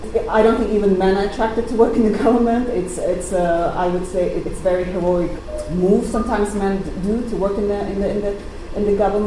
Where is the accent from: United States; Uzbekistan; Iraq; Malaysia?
Uzbekistan; Yeah, being kind of growing up in Uzbekistan and living there and working there and covering now Uzbekistan, yes.